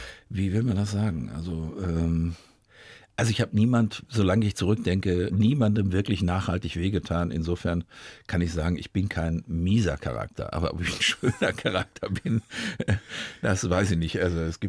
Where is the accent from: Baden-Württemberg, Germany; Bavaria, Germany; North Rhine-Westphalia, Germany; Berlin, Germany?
North Rhine-Westphalia, Germany; Ich komme aus dem Ruhrgebiet, da ist das normal.